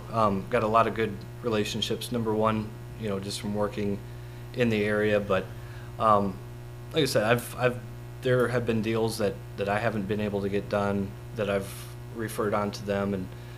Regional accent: Fulton, Illinois, United States; now in Comanche, United States; I knew enough people in this area growing up in Fulton. I live in Comanche. You know, I work in Clinton.

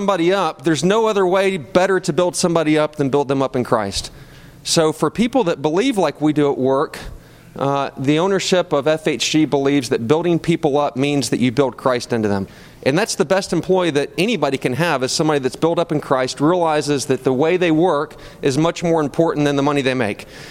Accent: Charlotte, North Carolina, United States; So born and raised in Charlotte, went to school at the community college here at CPCC.

